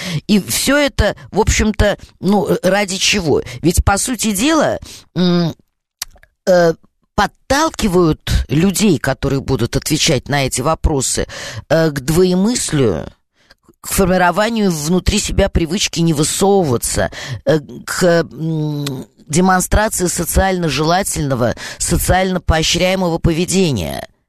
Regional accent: Moscow, Russia; accent: Moscow akanye; Я коренная москвичка, поэтому я сильно акаю.

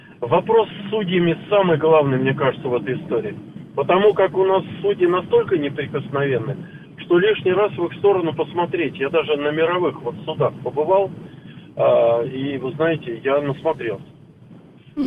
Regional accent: Moscow, Russia; я из Москвы.

